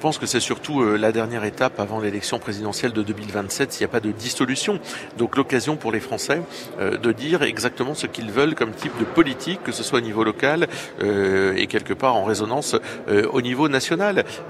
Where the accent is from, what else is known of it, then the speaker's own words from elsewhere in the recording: Douchy-les-Mines, Hauts-de-France, France; chez moi dans le Nord, ville que nous pouvons prendre